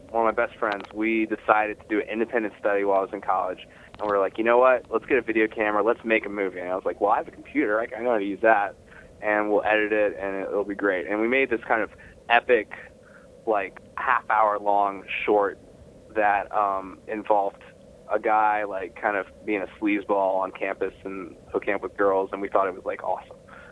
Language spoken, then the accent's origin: English; Virginia, United States; I grew up in Virginia.